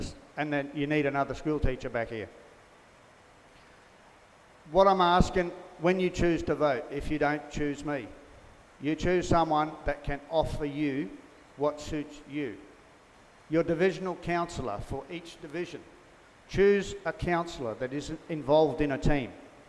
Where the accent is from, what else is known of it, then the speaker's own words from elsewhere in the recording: Tinana, Queensland, Australia; from Tanana.